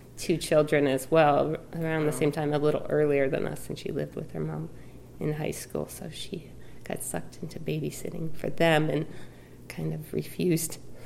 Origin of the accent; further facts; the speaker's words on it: Arizona, United States; also born or lived in Minnesota; Well, I was born in Minnesota, but I've lived in Arizona since I was 5, so pretty much a native Arizonan.